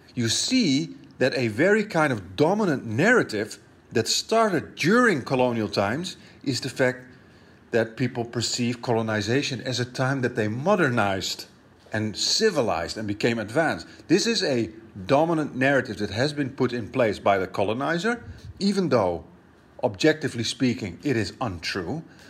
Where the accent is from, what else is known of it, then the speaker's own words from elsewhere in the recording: Malaysia; as a Malaysian society, I think one of the important aspects to always consider is where do certain kind of gestures come from